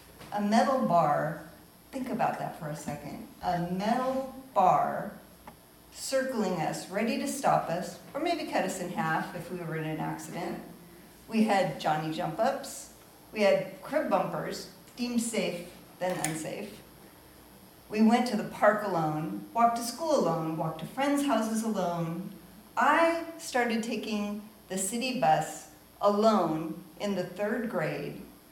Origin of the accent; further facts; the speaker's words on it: Washington, United States; Growing up in Western Washington State, they didn't happen often.